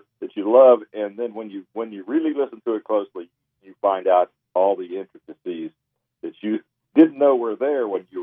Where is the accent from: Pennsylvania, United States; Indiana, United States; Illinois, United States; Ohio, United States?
Ohio, United States; I'm from Northeast Ohio. We're right over in the Rust Belt over there, where all the steel mills, all those things are.